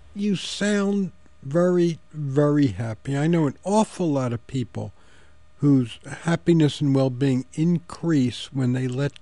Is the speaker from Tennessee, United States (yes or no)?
no; Margate, New Jersey, United States; You know, I grew up at the shore. I grew up in Margate near Atlantic City.